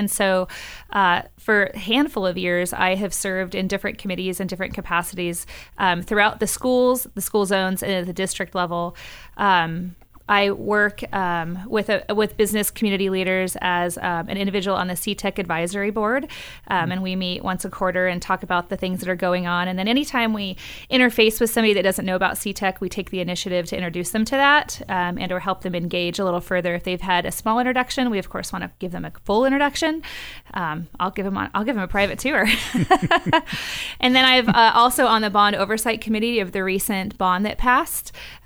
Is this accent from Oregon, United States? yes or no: yes; Salem, Oregon, United States; now in Keizer, United States; Even though I live in Kaiser and I raise my children here, I grew up in Northeast Salem. I went to Hoover Elementary, Waldo Middle School, and then I graduated from McKay High School.